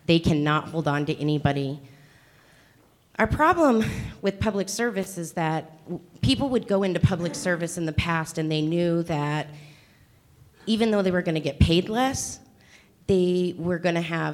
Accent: Pueblo, Colorado, United States; also born or lived in Raton, New Mexico / Trinidad, Colorado; I was born in Raton, New Mexico. We came up to Trinidad when I was two, moved to Pueblo when I was four, and I never left.

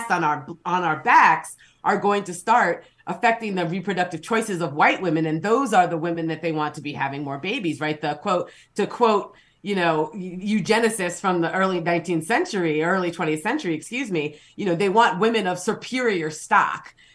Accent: California, United States; I mean, I came from California, and my understanding is that there were a lot of people leaving California for Colorado, among other places

